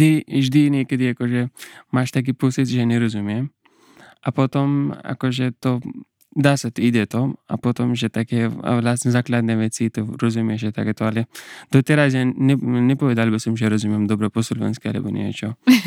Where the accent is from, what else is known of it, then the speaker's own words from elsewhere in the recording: Afghanistan; Slovak is a second language; now in Slovakia; Ja som z Afganistánu